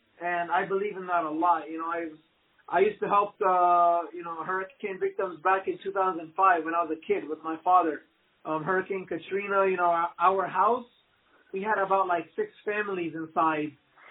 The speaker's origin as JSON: {"language": "English", "country": "Palestine", "said": "Yeah, so I'm originally Palestinian, and I was always true to my roots since I was a kid. You know, I'm an American citizen as well. I'm a Jordanian citizen as well."}